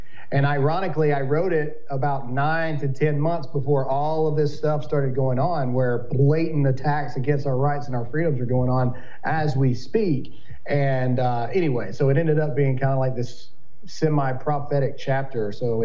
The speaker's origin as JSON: {"language": "English", "region": "Mississippi", "country": "United States", "said": "Well, and I'm from Mississippi, too."}